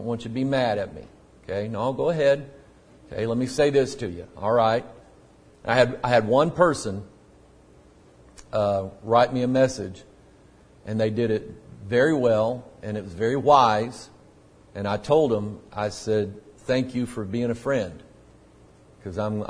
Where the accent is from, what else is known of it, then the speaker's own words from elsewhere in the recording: United States; And I can't apologize for living in America, being an American, and wanting better things for my country.